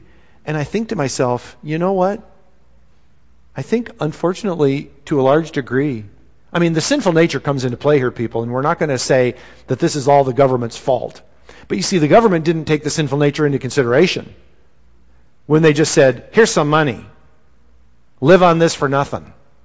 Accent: Minnesota, United States; also born or lived in South Dakota; I grew up in Indian country. You know, Minnesota and South Dakota, those two states, you know, are filled with Indians.

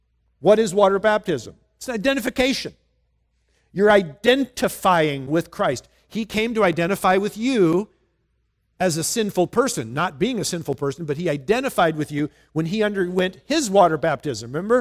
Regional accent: Minnesota, United States; born there; You might say, why are you a Minnesota Viking fan? I was born in Minnesota. That's the only reason.

